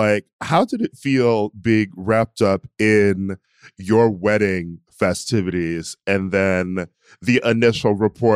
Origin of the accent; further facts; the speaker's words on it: United States; You know, I'm an American, so like, what's a moment